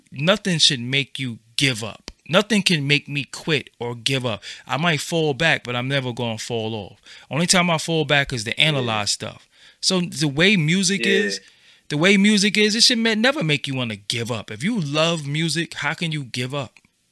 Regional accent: Brooklyn, New York, United States; That made me feel good because I'm from the hood and I'm from Brooklyn.

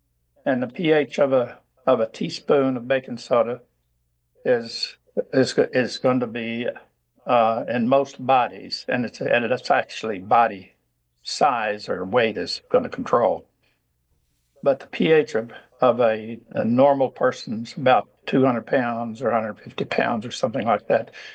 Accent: Mountain View, Arkansas, United States; I grew up in Mountain View, Arkansas

